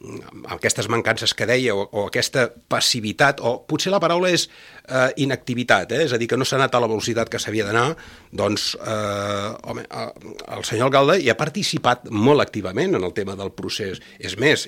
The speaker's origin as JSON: {"language": "Catalan", "town": "Valls", "region": "Catalonia", "country": "Spain", "said": "els que som de Valls coneixem els focus de pobresa i marginació que hi ha."}